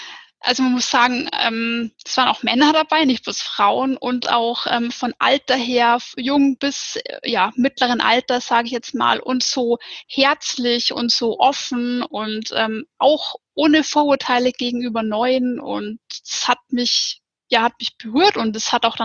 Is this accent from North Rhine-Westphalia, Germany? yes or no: no; Bavaria, Germany; ich bin 31 Jahre alt, ich komme aus Bayern, aus Oberbayern, aus der Nähe vom Ammersee.